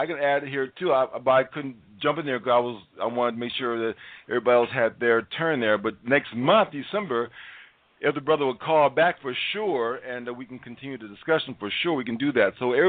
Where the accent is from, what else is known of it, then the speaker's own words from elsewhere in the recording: Chicago, Illinois, United States; I grew up in South South Chicago, Chocolate City